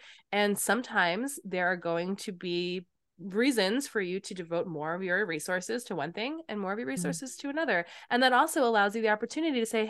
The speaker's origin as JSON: {"language": "English", "town": "Hewlett", "region": "New York", "country": "United States", "tie": "born or raised there", "said": "So I grew up in Hewlett. I went to Hewlet"}